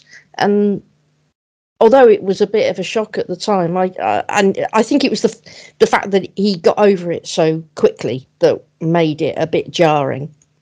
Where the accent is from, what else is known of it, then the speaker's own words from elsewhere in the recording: Oxford, South East England, United Kingdom; Also, I was born and brought up in Oxford